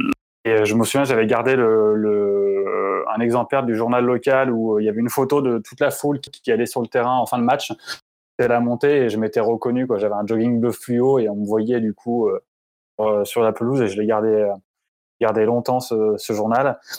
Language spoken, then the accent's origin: French; Grenoble, Auvergne-Rhône-Alpes, France; je viens de Grenoble, j'ai grandi à Grenoble.